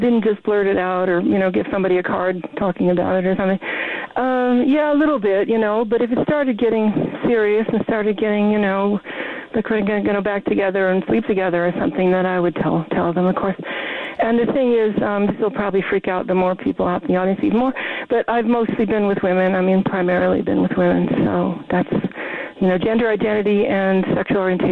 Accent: Portland, Oregon, United States; now in New York, United States; I grew up outside Portland, Oregon, and it was okay.

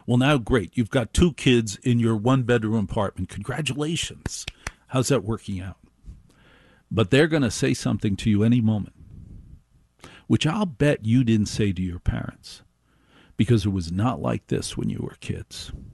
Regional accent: Maplewood, New Jersey, United States; I grew up in the suburbs. I grew up in Maplewood, New Jersey.

